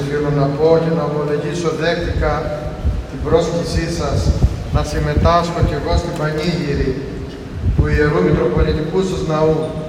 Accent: Heraklion, Crete, Greece; moved away as an adult; όταν ήρθα εδώ, νεαρό παιδί, από την ιδιαίτερη πατρίδα μου, την Κρήτη, το Ηράκλειο, να σπουδάζω την Ιερά Επιστήμη

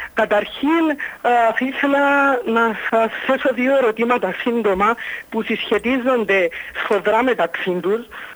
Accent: Limassol, Limassol District, Cyprus

